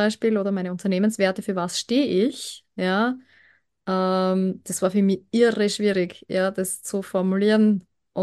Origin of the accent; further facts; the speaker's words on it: Austria; wie es bei uns in Österreich ist.